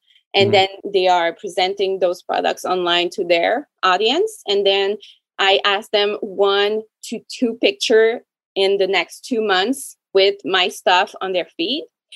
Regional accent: Canada; So I'm French Canadian.

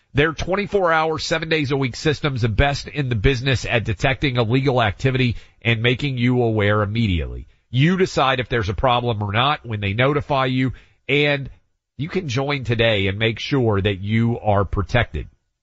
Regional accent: Tennessee, United States; Marsha Blackburn with us now, Senator from my home state of Tennessee.

